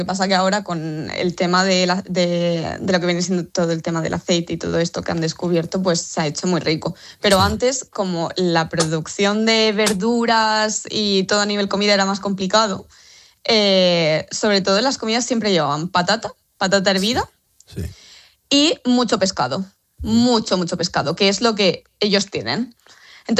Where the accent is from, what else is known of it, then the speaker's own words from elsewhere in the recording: Spain; A mí el verano me parece una maravilla, pero yo estoy hablando como española.